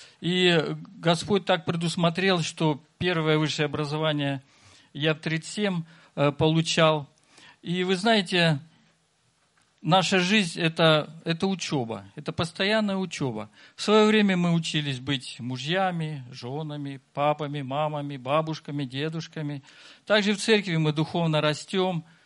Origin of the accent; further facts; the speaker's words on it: Vitebsk Region, Belarus; я приехал из Витебской области, тоже студент